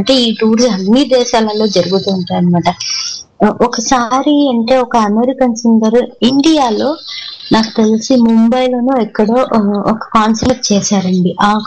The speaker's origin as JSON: {"language": "Telugu", "town": "Hyderabad", "region": "Telangana", "country": "India", "tie": "born or raised there", "said": "నా home town లో హైదరాబాద్ లో"}